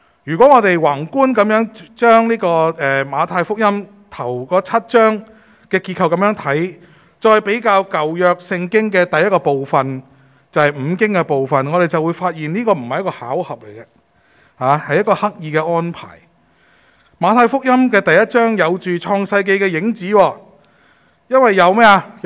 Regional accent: Hong Kong; 所以旷野对于我们香港人可能没什么

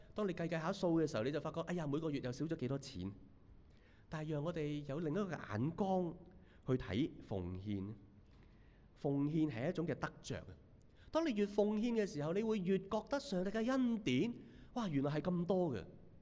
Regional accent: Hong Kong; 但是呢，即是我们香港人的一句说话，我们觉得又很啱听的

